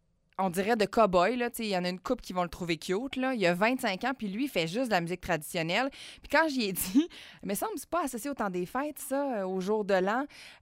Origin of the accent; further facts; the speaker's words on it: Quebec, Canada; Je suis de l'Abitibi, je suis une femme de 32.